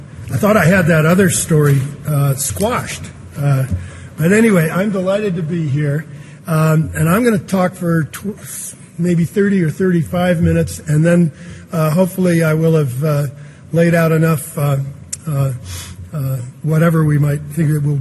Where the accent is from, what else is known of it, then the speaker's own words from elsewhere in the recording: Burlington, Vermont, United States; So I'm at Middlebury, say the Rotary Club. I'm from Burlington, and the fellows, the president of the Rotary Club, is going to introduce me as one of those people in my life.